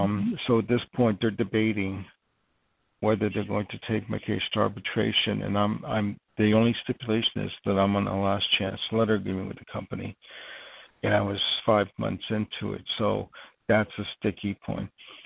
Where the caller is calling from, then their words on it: New York, United States; I'm calling from New York.